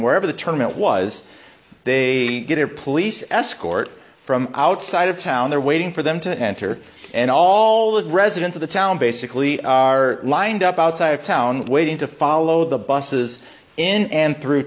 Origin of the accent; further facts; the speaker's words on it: Rogers City, Michigan, United States; If you ever wanted to rob houses in my hometown of Roger City, which I don't recommend you doing